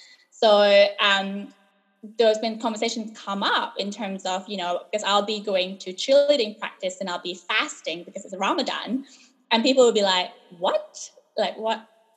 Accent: Malaysia; So growing up in Malaysia

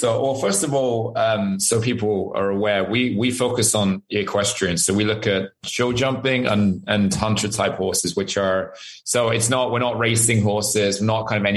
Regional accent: England, United Kingdom; when I was a kid, I grew up in the English countryside

